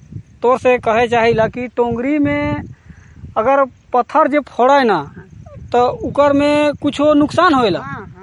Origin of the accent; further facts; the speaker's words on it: Burmu, Jharkhand, India; बुढ़मू से हूँ।